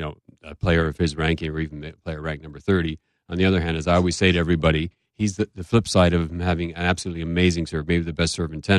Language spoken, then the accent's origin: English; Quebec, Canada; Well, I'm originally from Quebec